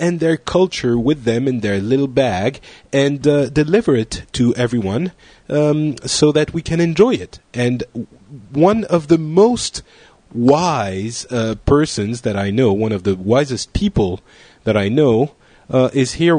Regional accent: South Africa; No, I'm from South Africa.

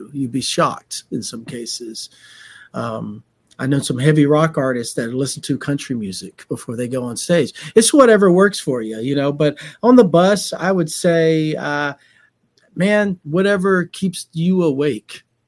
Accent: Alabama, United States; Well, I'm from Alabama, as I mentioned, and my family, I come from a musical family

